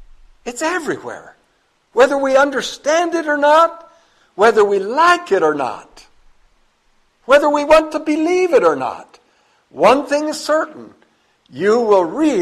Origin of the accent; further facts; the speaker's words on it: Bolivia; As I was growing up in Bolivia